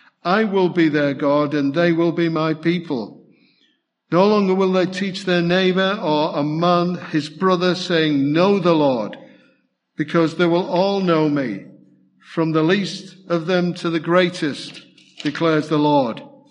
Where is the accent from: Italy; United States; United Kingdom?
United Kingdom; I mean, we're British, aren't we?